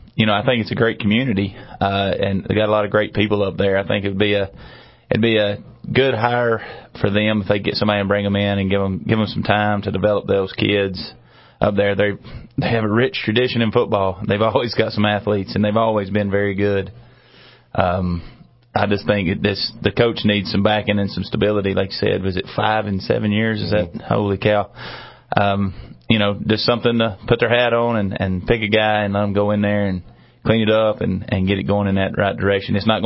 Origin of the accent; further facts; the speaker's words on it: Tennessee, United States; accent: Tennessee country; I speak a little Tennessee, my country accent, so y'all just bear with me.